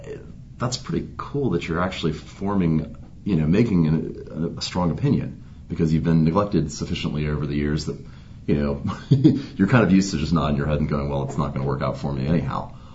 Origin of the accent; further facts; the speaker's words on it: Lexington, United States; I grew up in Lexington. We had an outstanding education system, right?